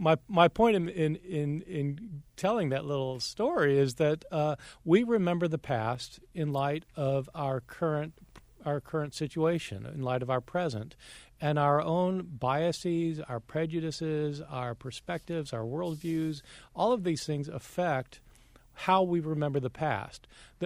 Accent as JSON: {"language": "English", "region": "New Jersey", "country": "United States", "moved": "yes", "said": "So I came from New Jersey, where the Civil War had ended a long time ago. And when I moved to the South"}